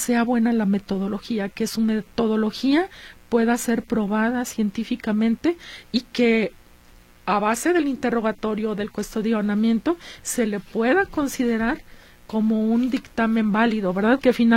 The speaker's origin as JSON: {"language": "Spanish", "region": "Jalisco", "country": "Mexico", "said": "¿Qué deberíamos estar exigiendo como mexicanos, como jaliscienses?"}